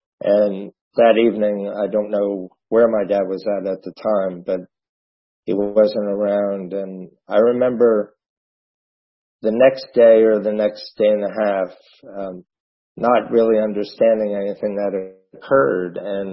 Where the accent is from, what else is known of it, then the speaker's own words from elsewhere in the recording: New Jersey, United States; I grew up in New Jersey. Don't hold that against me. But I grew up there, and I grew up with 2 alcoholics.